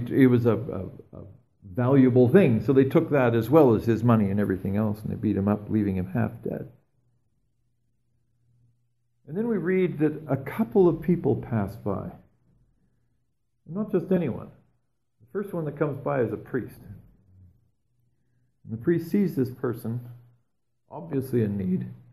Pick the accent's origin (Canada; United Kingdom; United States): Canada; And as Canadian people who work really hard at trying to identify our own sources of privilege